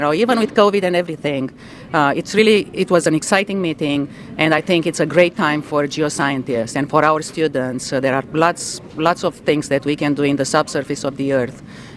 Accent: Romania; I was born and raised in Romania

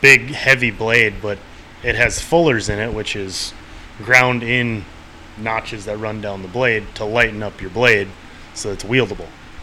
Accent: North Dakota, United States; So, growing up in North Dakota, I've been around hunting.

